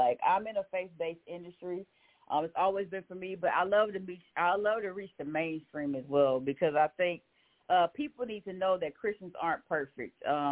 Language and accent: English; San Antonio, Texas, United States; I grew up in San Antonio, Texas, so San Antonio, just put it out there, it's like 6% black, right?